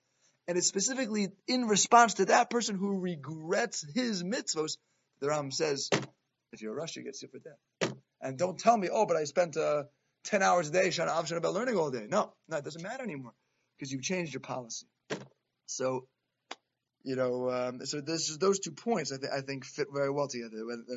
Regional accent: New York, United States; Like, you know, growing up in New York, right, and you, like, meet someone.

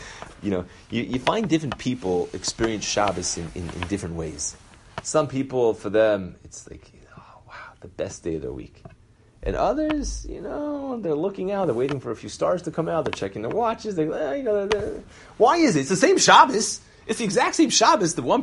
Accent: California, United States; So I'm from California, so I'm always like 3 hours behind everybody else.

